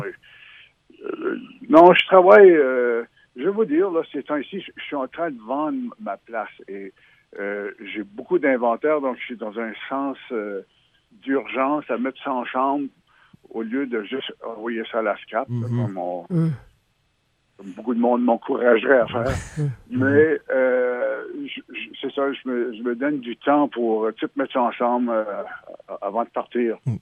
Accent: Miramichi, New Brunswick, Canada; born there; Je suis né à Miramichi, au Nouveau-Brunswick. C'est dans le nord-est du Nouveau-Brunswick. C'est près de la mer. C'est le bois, la forêt, comme ici, d'ailleurs. Beaucoup, beaucoup de ressemblances. Mon Dieu, les origines, en fait, c'était un milieu assez modeste

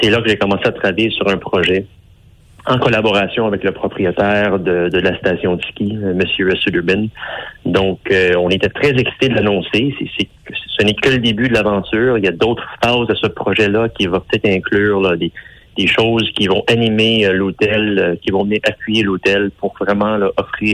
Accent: Ontario, Canada; Donc je suis de la région aussi, là, j'ai grandi dans l'Est ontarien. Je suis franco-ontarien, c'est une région que j'affectionne.

